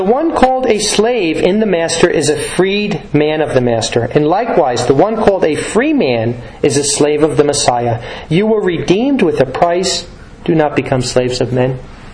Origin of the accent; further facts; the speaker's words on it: United States; born there; Thank you, Yahweh, that I was born in America, that I never felt hunger